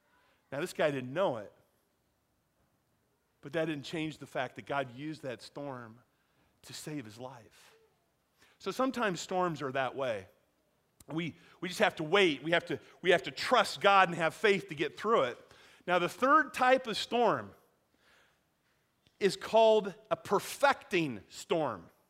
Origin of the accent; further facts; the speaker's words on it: Iowa, United States; I'm from Iowa. Come on. You know? I've seen the white caps on Lake Red Rock.